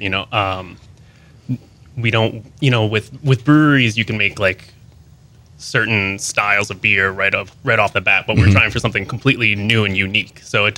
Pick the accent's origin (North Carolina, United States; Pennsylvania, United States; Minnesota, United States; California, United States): Pennsylvania, United States; Philadelphia; The option I could do New York, my hometown, which is Philly